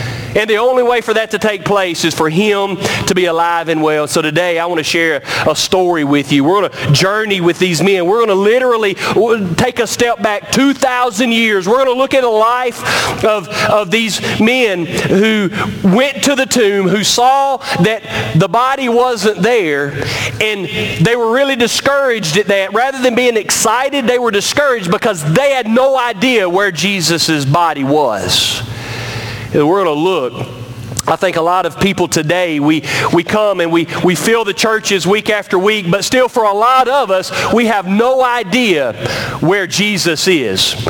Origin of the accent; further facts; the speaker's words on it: Trenton, United States; growing up in Trenton, behind my father's house, there was a big field, and right at the end of that big field, there was a cemetery.